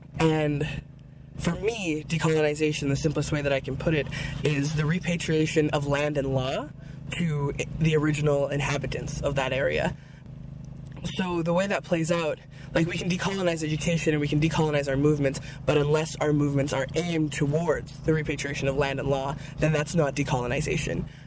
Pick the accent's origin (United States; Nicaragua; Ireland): Nicaragua; Manahuac; now in Edmonton, Canada; I am from Manahuac, Nicaragua territory. That's my motherland. I am Quexala, I'm Mestiza, and I usually live in a Miskwichiwas Galigan or Beaver Hills House, or what's called now Edmonton, Alberta, Canada